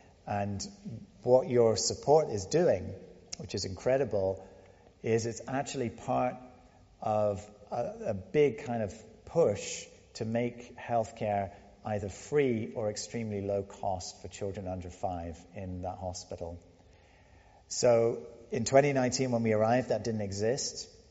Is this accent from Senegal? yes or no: yes; Senegal; I grew up in Senegal, which is right next to Liberia, so I know the health patterns